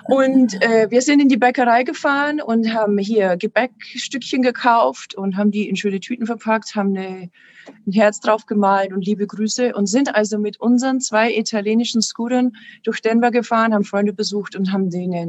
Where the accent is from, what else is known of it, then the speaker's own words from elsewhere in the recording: Passau, Bavaria, Germany; Ich komme ursprünglich aus Passau.